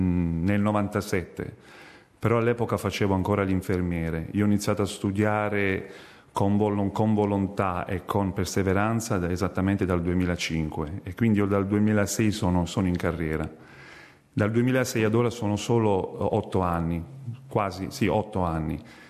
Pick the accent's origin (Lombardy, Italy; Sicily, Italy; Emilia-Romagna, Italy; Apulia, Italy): Apulia, Italy; Ostuni; Per quanto riguarda la Puglia, io sono molto attaccato alla mia terra perché, vabbè, chi non lo è, però Ostuni, io sono di Ostuni.